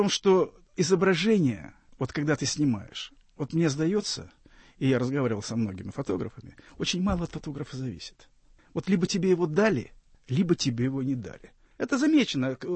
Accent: Vladivostok, Primorsky Krai, Russia; я был провинциал, я приехал из Владивостока. У меня родитель, папа служил во Владивостоке.

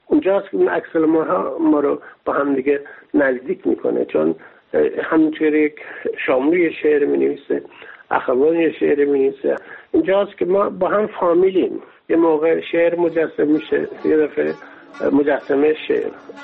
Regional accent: Iran; moved away; بعد من از ایران اومدم بیرون

